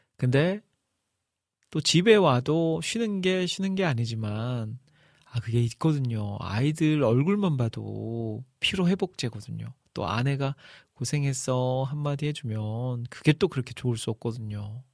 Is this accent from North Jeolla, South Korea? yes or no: yes; Iksan, North Jeolla, South Korea; 저는 집이 이제 고향이 익산이다 보니까 바로 전주 옆이잖아요.